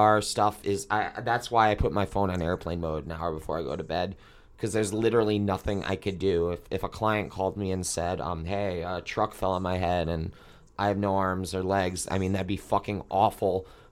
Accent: Long Island, New York, United States; So for my culture where I grew up on Long Island, I remember that in middle school

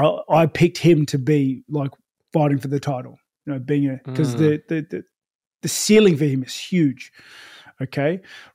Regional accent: New Zealand; Nah. I'm Kiwi.

